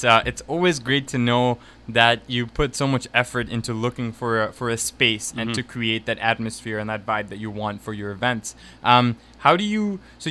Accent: Tanzania; I grew up from a music family. I'm from Tanzania in East Africa.

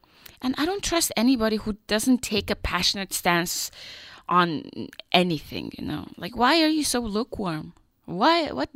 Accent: Vancouver, British Columbia, Canada; I'm from Vancouver. The rain doesn't touch me.

